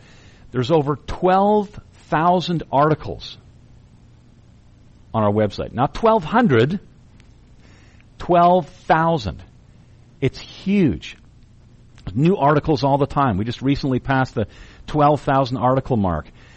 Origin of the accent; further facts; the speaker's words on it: Kitchener, Ontario, Canada; But I was born in Kitchener, Ontario. I lived there all my life